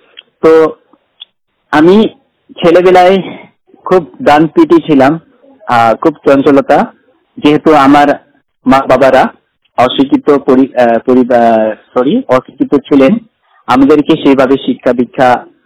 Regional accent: West Bengal, India; born there; আমার জন্মস্থান আলিপুরদুয়ার জেলা, পূর্বে ছিল জলপাইগুড়ি, উত্তরবঙ্গের আলিপুরদুয়ার জেলায় বঞ্চুকামারি ফসকাডাঙ্গা গ্রামে আমি জন্মগ্রহণ করি। আমার জন্মসাল 1994 খ্রিস্টাব্দে।

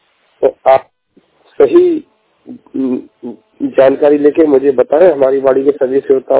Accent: Uttar Pradesh, India; मैं डिस्ट्रिक्ट मंत्री यूपी का रहने वाला हूँ। मैं बीआई पर्सन हूँ।

